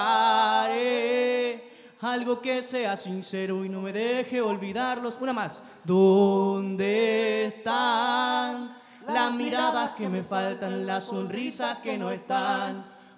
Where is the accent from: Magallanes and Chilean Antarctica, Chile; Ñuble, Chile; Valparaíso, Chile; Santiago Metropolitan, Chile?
Valparaíso, Chile; Nosotros en su mayoría somos del Cerro Barón, y nuestro rito cotidiano es subir y bajar el cerro, y eso nos hace auténticos habitantes de Valparaíso.